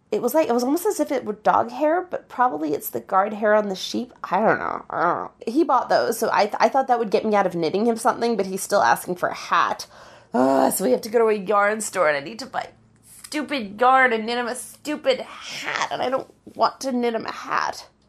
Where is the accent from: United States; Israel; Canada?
Canada; Edmonton, Alberta; I know it's July, but, you know, I'm from Edmonton.